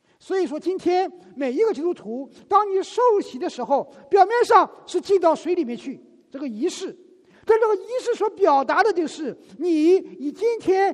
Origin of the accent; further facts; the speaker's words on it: China; 哦，我们中国人怎么说，不能同年同月同日生